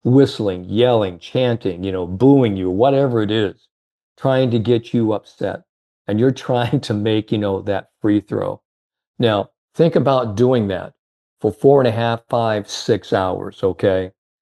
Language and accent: English; Indiana, United States; I came from the Hoosier State, Indiana, and we were basketball crazy.